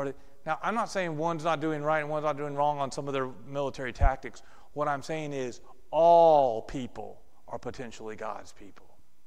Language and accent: English; Texas, United States; I grew up in Texas, and there were people that ate certain things.